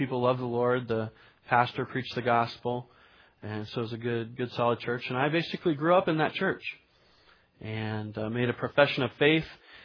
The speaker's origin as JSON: {"language": "English", "town": "Carpinteria", "region": "California", "country": "United States", "tie": "born or raised there", "also_born_or_lived": "Champaign-Urbana, Illinois / Goleta, California", "said": "I was born in Champaign-Urbana, Illinois, and I only spent a few years there. My parents came out to Goleta, which is just north of Santa Barbara in California, and then we moved south to Carpinteria, and there I was about 4 or 5 years old."}